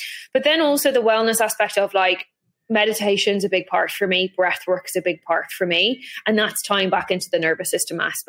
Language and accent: English; Ireland; I grew up in Ireland.